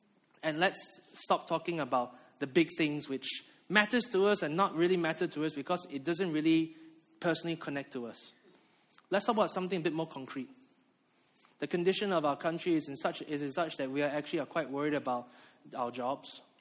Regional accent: Malaysia; I said, I'm from Malaysia.

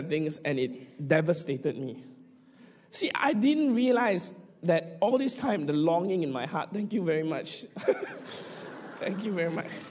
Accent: Malaysia; So because she's Singaporean, I'm Malaysian, not all the local ones want to give us.

